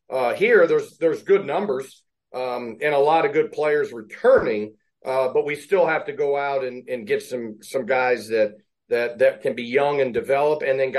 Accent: Kansas City, Missouri, United States; I grew up in Kansas City.

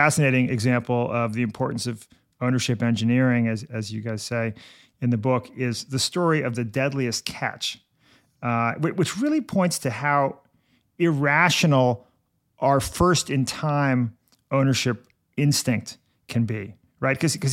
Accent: New York City, New York, United States; I love this story of the New York City water supply, not just because I'm a New Yorker

